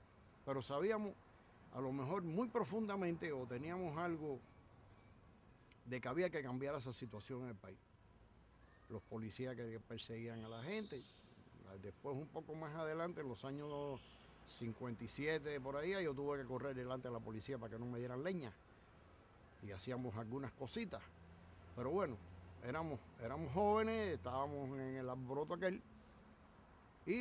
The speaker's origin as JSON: {"language": "Spanish", "region": "Havana", "country": "Cuba", "tie": "born or raised there", "said": "Yo era un típicamente ciudadano de la ciudad de La Habana, nací en La Habana Vieja. Nunca había salido fuera de La Habana."}